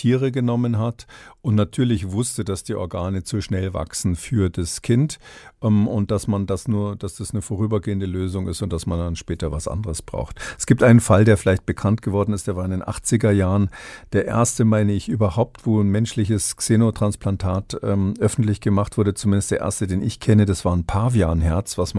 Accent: Bavaria, Germany; als Bayer habe ich da Hemmungen

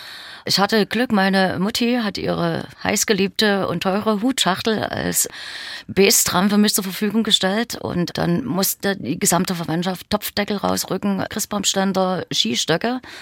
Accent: Dresden, Saxony, Germany; also ich bin auch wirklich richtig gebürtiger Dresdner

